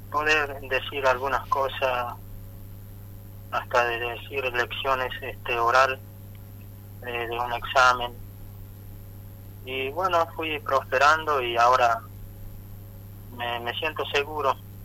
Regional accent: Alto la Sierra, Salta, Argentina; capaz que trabaje en mi pueblo si me llegan a ofrecer horas en Alto la Sierra este año

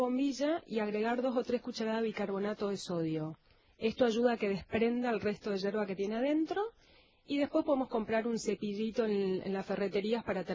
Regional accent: Misiones, Argentina; born there; moved away as an adult; now in Buenos Aires, Argentina; eso es típico del noreste argentino donde yo nací, en Misiones. Misiones, Corrientes, Chaco, Formosa. Recuerdo cuando me vine a vivir a Buenos Aires en el 2001

